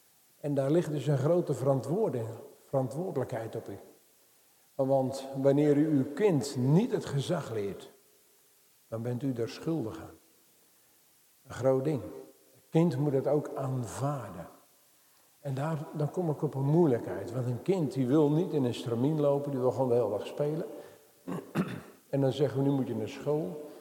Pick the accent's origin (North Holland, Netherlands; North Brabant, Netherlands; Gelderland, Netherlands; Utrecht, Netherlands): Gelderland, Netherlands; Ochten; ik kom uit Ochten. Plaats in de Betuwe.